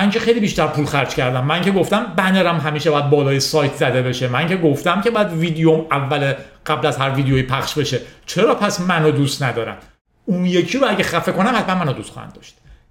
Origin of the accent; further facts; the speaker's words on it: Iran; ولی من و شما از ایرانیم